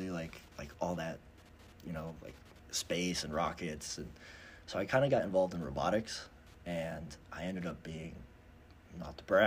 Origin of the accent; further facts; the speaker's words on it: Seymour, Connecticut, United States; now in Farmington, United States; So I grew up in Seymour, Connecticut, mm-hmm. And we're in Farmington, Connecticut right now, so pretty close by. Spent my whole life in Seymour and didn't move.